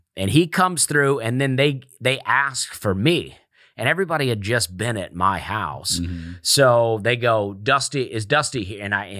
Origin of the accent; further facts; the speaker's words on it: Opelika, Alabama, United States; I grew up in Alabama. I grew up in a town called Opelika, Alabama.